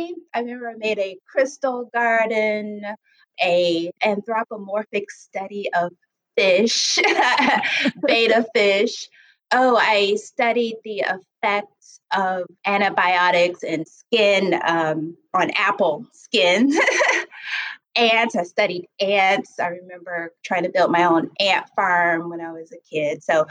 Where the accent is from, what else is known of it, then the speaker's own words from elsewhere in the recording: Detroit, Michigan, United States; also born or lived in Baltimore; So I was born in Baltimore and I was raised in Detroit.